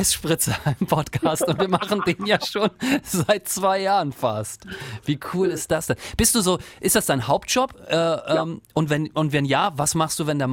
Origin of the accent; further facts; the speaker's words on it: Rostock, Mecklenburg-Vorpommern, Germany; Ich komme auch aus dem Osten, natürlich.